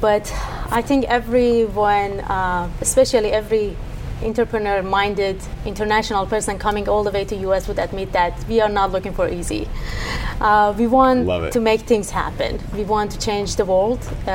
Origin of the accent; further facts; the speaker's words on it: Iran; moved away as an adult; now in Pittsburgh, United States; I come from Iran. I came to U.S. in 2011 to study